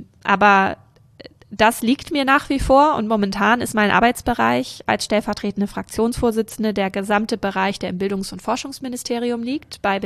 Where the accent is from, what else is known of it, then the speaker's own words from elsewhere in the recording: Rendsburg, Schleswig-Holstein, Germany; born there; ich bin in Rendsburg geboren. Ja. Das ist die einzige Verbindung, die ich zu dieser schönen Stadt sonst habe.